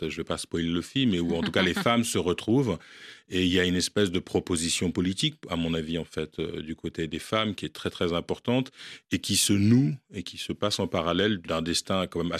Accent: Guadeloupe; par rapport aux Antilles, moi je suis guadeloupéen

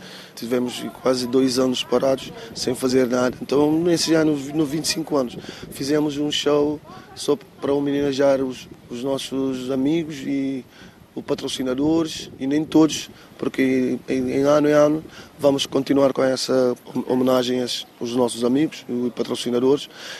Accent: Cape Verde; eu sou cabo-verdiano, eu gosto da música de Cabo Verde

